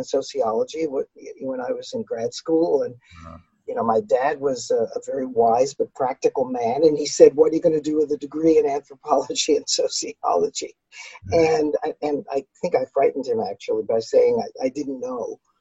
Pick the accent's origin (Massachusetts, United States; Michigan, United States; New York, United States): New York, United States; Brooklyn; So I grew up in New York City, in Brooklyn, one of the most multicultural places in the world.